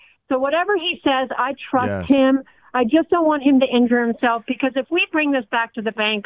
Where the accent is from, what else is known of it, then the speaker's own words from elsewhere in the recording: Philadelphia, Pennsylvania, United States; now in Virginia, United States; Yes, I'm in Virginia, but I love my freaking Phillies. I'm from Philadelphia.